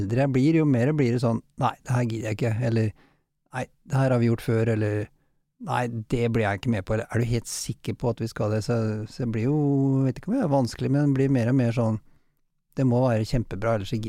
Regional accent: Halden, Østfold, Norway; now in Oslo, Norway; da jeg kom fra Halden, og så flyttet jeg til Oslo, begynte å jobbe mer

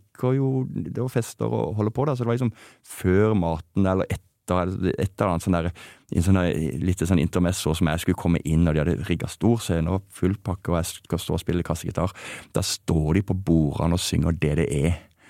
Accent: Vennesla, Agder, Norway; for jeg kommer fra Vennesla, det ingen fra Vennesla som mister bakkekontakten noen gang

